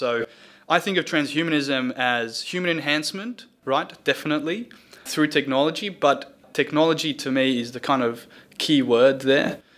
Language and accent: English; Romania; So I was born and raised in Romania, and where I come from, women have got an equal role completely when it comes to engineering and maths and technology and so on.